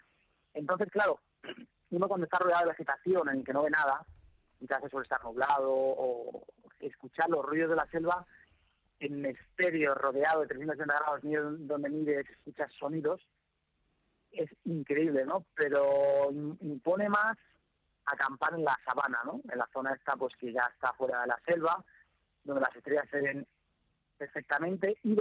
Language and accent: Spanish; Spain; hablando portugués, siendo español, en Sudamérica